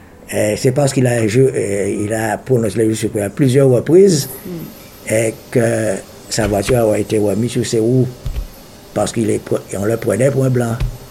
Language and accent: French; Guadeloupe; now in France; Chez nous, en Guadeloupe, en Martinique. En Guadeloupe, on dit patate.